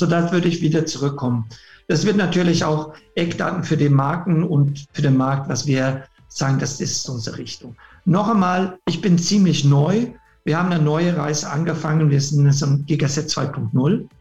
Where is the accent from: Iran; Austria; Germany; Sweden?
Sweden; German is a second language; bin Schwede ursprünglich